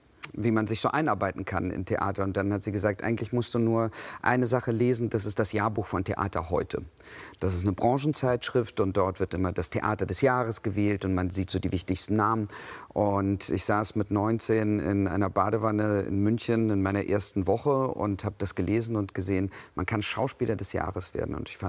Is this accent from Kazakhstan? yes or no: yes; Kazakhstan; now in Germany; Wir sind aus Kasachstan gekommen, ja.